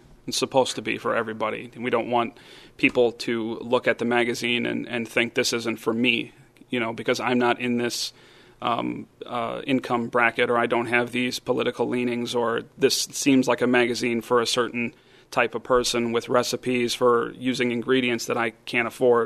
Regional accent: Slinger, Wisconsin, United States; but I grew up in Slinger, and that would be another one

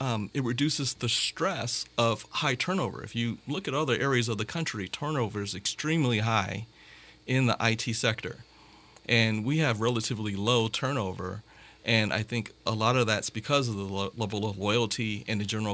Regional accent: Indiana, United States; Well, I grew up here in Northwest Indiana

